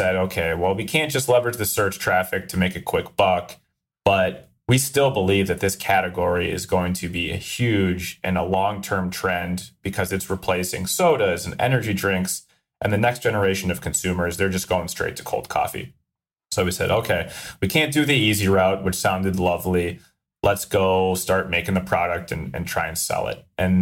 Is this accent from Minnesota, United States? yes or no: yes; Minnesota, United States; Now, I'm from Minnesota, and this was in 2013 or 14.